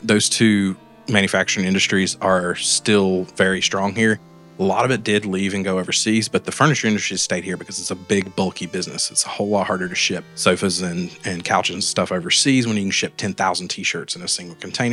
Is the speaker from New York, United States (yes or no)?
no; Morganton, North Carolina, United States; I've never even moved out of the county before, so this is my home and my community.